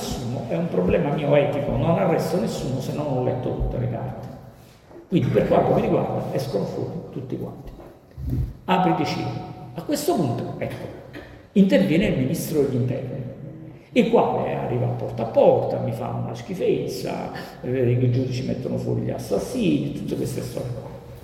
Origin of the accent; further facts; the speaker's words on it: Naples, Campania, Italy; vi dico la verità, essendo napoletano, abbuffato di crimini, di cose, eccetera